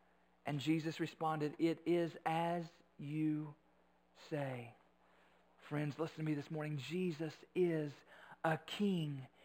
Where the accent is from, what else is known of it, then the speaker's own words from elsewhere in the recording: Bowling Green, Kentucky, United States; born there; I mean, I was born in Bowling Green, Kentucky. Hospital Hill.